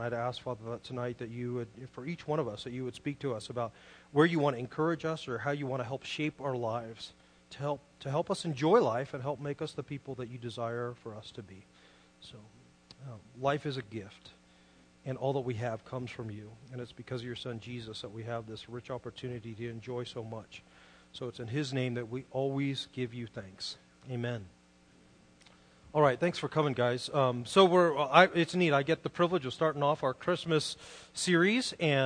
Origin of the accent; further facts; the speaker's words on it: Monterey, California, United States; moved away as an adult; also born or lived in Phoenix; So I grew up in Monterey, and so I really, you know, growing up, I mean, cold weather, there was really no cold weather when I was growing up in Monterey.